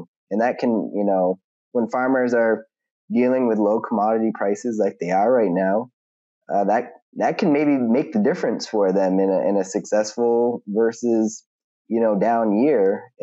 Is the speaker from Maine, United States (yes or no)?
yes; Maine, United States; she's from Washington, I'm from Maine. I've got family in Florida. She's got family in Arizona.